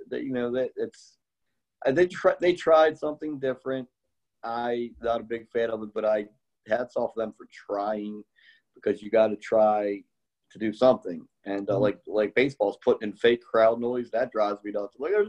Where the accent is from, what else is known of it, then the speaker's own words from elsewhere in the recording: Baltimore, Maryland, United States; Well, the Ravens, because like I said, I'm from Baltimore